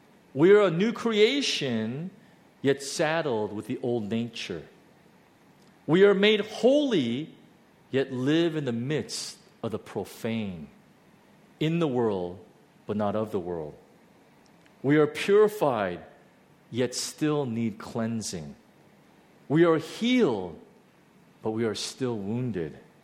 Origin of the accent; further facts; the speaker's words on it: United States; Because when I was growing up in the United States, I was told that the most respectful thing you can do is give people eye contact.